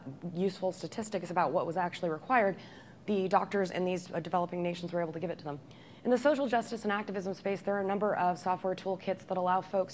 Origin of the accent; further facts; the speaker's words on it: Portland, Oregon, United States; I'm just going to have to give a quick shout out to my hometown, Portland, Oregon